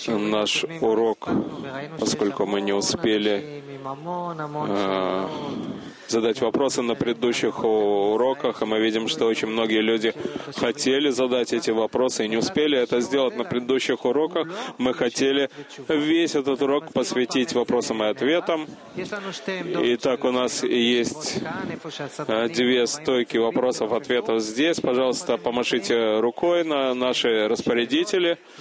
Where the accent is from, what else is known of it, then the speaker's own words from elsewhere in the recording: Los Angeles, California, United States; я из Лос-Анджелеса.